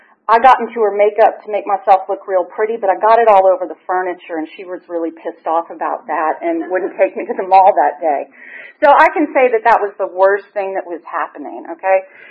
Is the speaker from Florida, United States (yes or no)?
no; Nashville, Tennessee, United States; born there; I was born in Nashville, Tennessee.